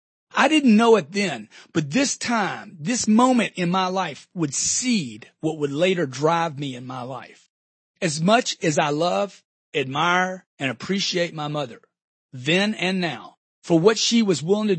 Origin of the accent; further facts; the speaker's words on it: Louisiana, United States; I grew up in Louisiana where you fish and you hunt and you run and you play.